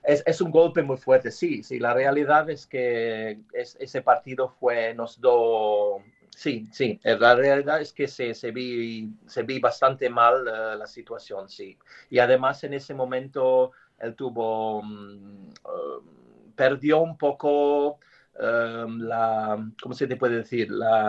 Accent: England, United Kingdom; Spanish is a second language; aquí en mi país, en Inglaterra.

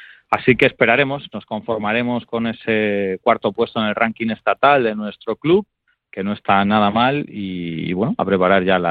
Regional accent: Bilbao, Basque Country, Spain; Pues sí, mira, y como somos muy de Bilbao

